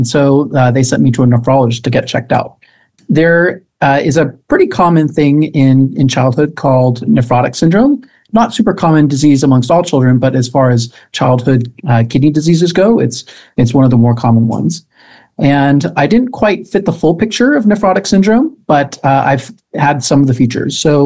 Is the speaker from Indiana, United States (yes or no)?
no; Florida, United States; I grew up in Florida, and then I was just doing my normal kid thing.